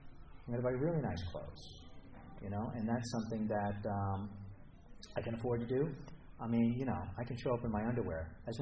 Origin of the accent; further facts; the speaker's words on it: Washington, District of Columbia, United States; To me, I come from Washington, D.C., which was built on swampland.